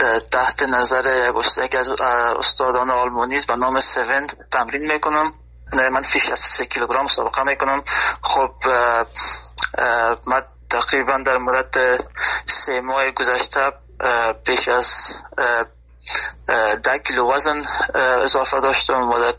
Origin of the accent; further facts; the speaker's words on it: Afghanistan; now in Germany; از افغانستان آلمان آمدم